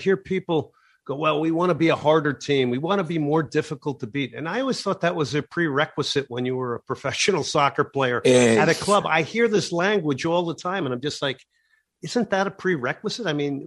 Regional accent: New Jersey, United States; as a guy growing up in New Jersey, man, that team represents Philadelphia.

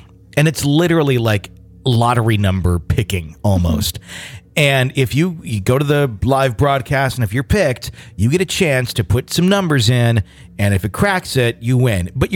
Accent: Michigan, United States; So back in my other stories, I mentioned that I'm Native American. I'm from Michigan, of course, but I also have family from one of the reservations in Wisconsin.

